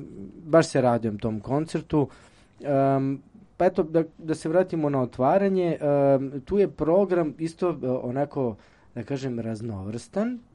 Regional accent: Ćuprija, Šumadija and Western Serbia, Serbia; ona je inače rodom iz Ćuprije i ja sam ponosan da sam iz istog rada, odakle Irena.

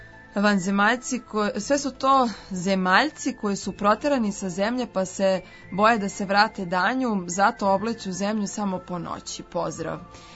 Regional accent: Čačak, Central Serbia, Serbia; Iz Čačka sam

